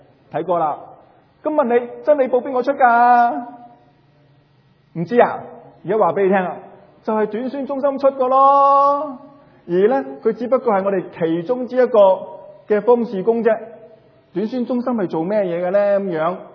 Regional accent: Guangdong, China; 呢啲系我哋广东人嗰啲用词嚟㗎

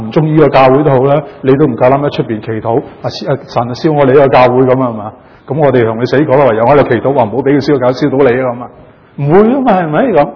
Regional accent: Canada; 包括埋我係嚟自加拿大，另外一夫婦亦都係嚟自海外，唔係香港咁。

